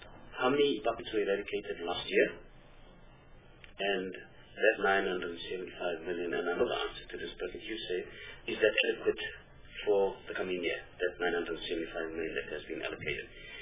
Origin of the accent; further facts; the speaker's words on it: Eastern Cape, South Africa; I am from the Eastern Cape, so obviously, you know, I represent the people of the Eastern Cape as well